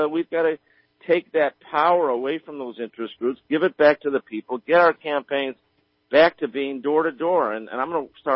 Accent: San Diego, California, United States; But I'm from San Diego. It's a coastal desert.

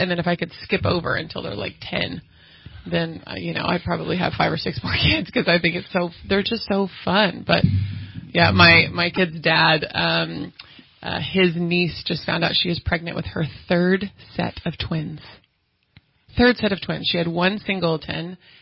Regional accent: Dallas-Fort Worth, Texas, United States; I was born and raised in Dallas-Fort Worth and grew up there, lived there my whole life.

